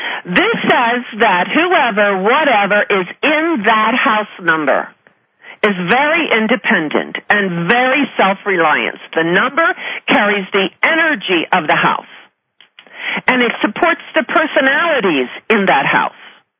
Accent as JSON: {"language": "English", "region": "Colorado", "country": "United States", "tie": "born or raised there", "said": "in Niwot, which is near my hometown here"}